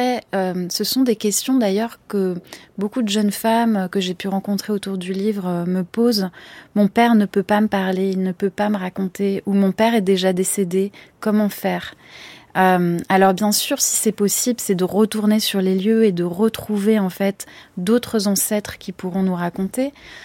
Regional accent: France; parce que j'ai grandi en France et c'est dans ce pays que je suis ancrée et où je vis au quotidien.

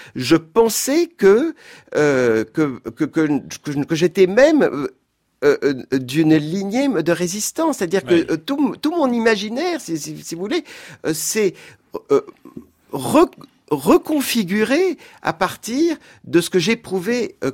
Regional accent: France; je suis d'abord français, et je le dis toujours comme ça, je suis français par le nom du pays.

